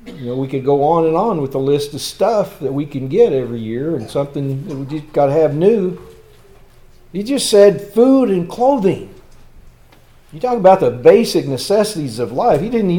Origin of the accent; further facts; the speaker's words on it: Arkansas, United States; Now, I grew up in Arkansas, and for years, you know, Texas was our rivalry in just about everything.